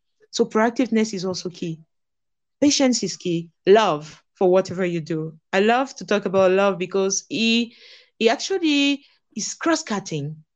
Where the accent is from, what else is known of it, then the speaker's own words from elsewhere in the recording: Côte d’Ivoire; first language French; English is a second language; So first of all, French is my first language. So I grew up learning it. I grew up in Cote d'Ivoire, so it's a Francophone country.